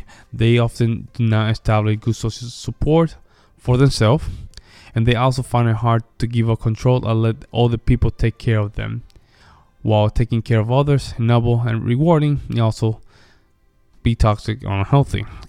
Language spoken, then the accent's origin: English; Puerto Rico; listen, I'm from Puerto Rico. And a lot of things that I used to just notice when I was in Puerto Rico